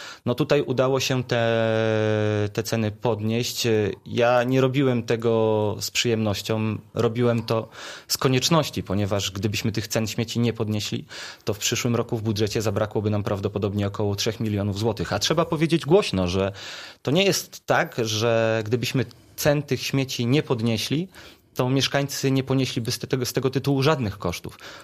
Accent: Świebodzin, Lubusz Voivodeship, Poland; ja dalej jestem zwykłym chłopakiem ze Świebodzina

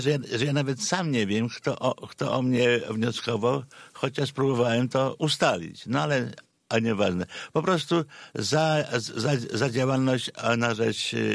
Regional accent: Myślibórz, West Pomeranian Voivodeship, Poland; Tak, to jest zachodniopomorskie. Zresztą ja z tym regionem byłem związany właściwie od dzieciństwa, ponieważ urodziłem się w Myśliborzu

